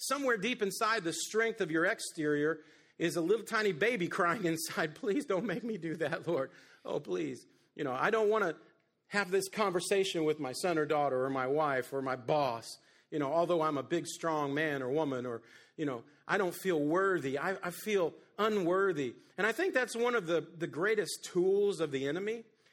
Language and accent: English; Appalachia, United States; Hey, I'm from the Appalachian Mountains, I told you.